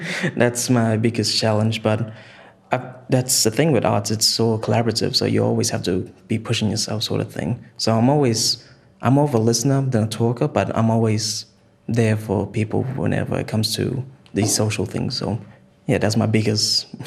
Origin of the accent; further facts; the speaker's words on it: Cairns, Queensland, Australia; also born or lived in Yarrabah, Australia; I'm a Yidinji Kukiyalinji man, and I'm also a South Sea Islander. I grew up in Cairns, but originally grew up in Yarrabah as well.